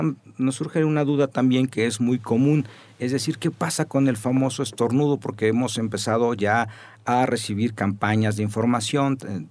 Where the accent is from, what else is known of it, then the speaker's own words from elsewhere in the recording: Mexico; como generalmente somos las familias mexicanas